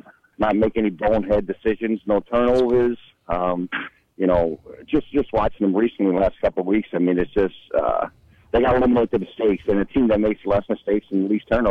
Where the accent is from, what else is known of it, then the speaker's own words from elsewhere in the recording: New Jersey, United States; with a bunch of high school buddies and guys that I grew up with in New Jersey and in my area.